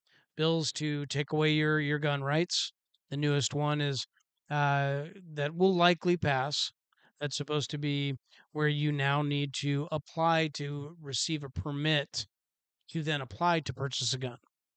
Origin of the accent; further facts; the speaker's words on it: Washington, United States; I've been here the majority of my life. I mean, I've lived in a lot of states, but I'm from Washington. And it's such a gorgeous state